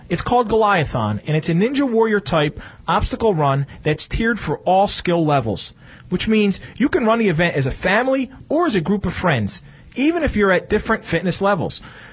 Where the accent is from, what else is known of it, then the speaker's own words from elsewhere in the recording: Philadelphia, Pennsylvania, United States; did you know that? I grew up in South Philly and it was all